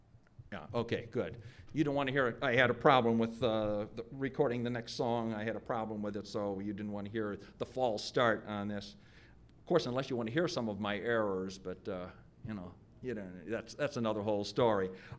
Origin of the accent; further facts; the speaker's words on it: Cleveland, Ohio, United States; Well, I'm from Cleveland. I'm from Cleveland.